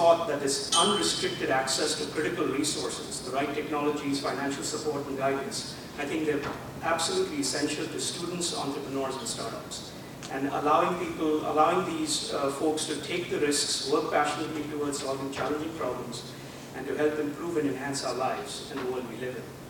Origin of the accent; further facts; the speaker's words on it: India; moved away; I came from India in 86 and took a passion for computing and really broke away from a family of medicos to be a computer scientist.